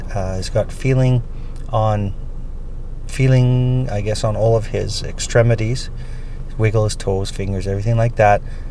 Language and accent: English; Canada; I'm Canadian after all.